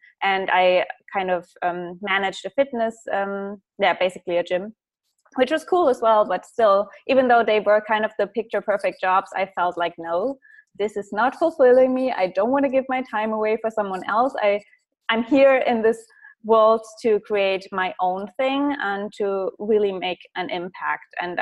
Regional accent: Germany; English is a second language; because I come from Germany and I just felt so drawn to the English language and it felt so easy for me to learn it as well.

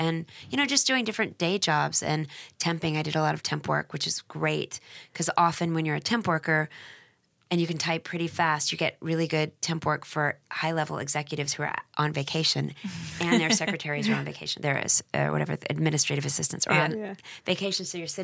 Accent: Dallas, Texas, United States; You know, I'm from Dallas.

